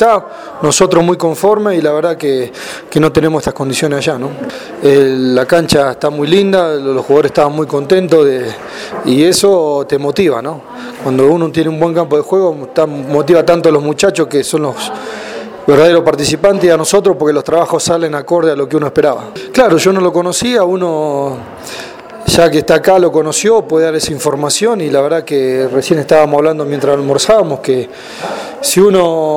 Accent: Argentina; Yo como argentino estoy muy orgulloso de la hospitalidad

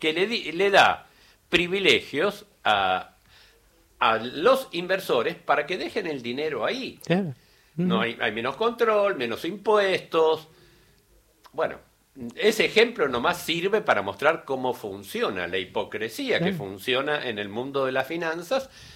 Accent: Argentina; pero nosotros mucho, la Argentina

